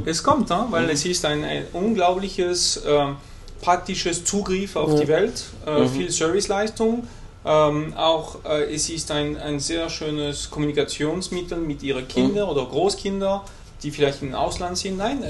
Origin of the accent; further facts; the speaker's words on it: São Paulo, Brazil; German is a second language; now in Switzerland; Ich komme aus São Paulo, 18 Millionen Leute in einer Stadt.